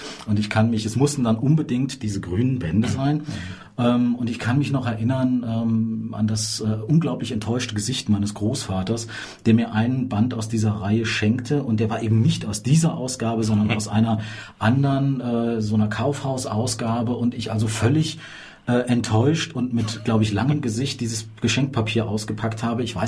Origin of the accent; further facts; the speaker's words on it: Marburg, Hesse, Germany; Ich komme auch hier aus Marburg, bin auch hier geboren, habe hier studiert und bin auch so ein bisschen hier kleben geblieben.